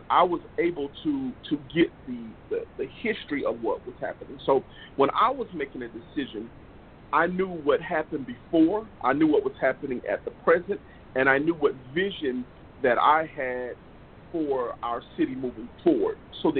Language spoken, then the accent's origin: English; Riviera Beach, Florida, United States; I ultimately chose to become a police officer in Riviera Beach because it was my hometown